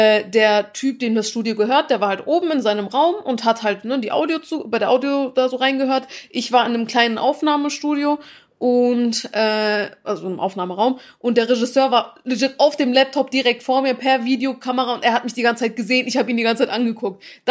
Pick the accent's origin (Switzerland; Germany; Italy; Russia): Switzerland; ich bin eine Schweizerin.